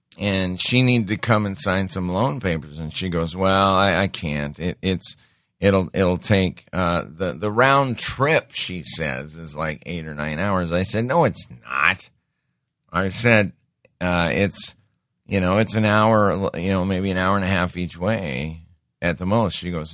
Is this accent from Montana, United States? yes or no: yes; Montana, United States; And I grew up in Montana with five reservations right around us.